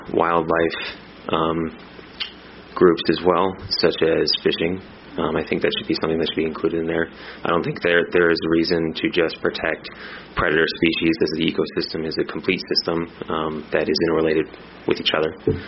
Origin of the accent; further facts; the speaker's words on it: Tempe, Arizona, United States; I'm from Tempe. I'm representing myself.